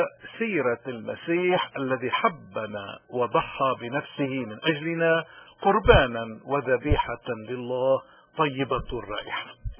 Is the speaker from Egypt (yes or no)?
no; Lebanon; نحن كلبنانيين اليوم مطلوب منا نشهد للحق